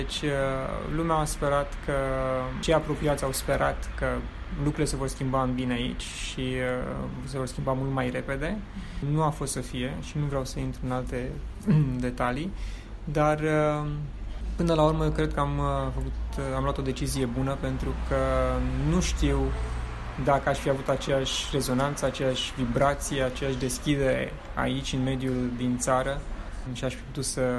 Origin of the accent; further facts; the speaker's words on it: Romania; eu nu m-am simțit niciun fel dat deoparte pentru că provin din România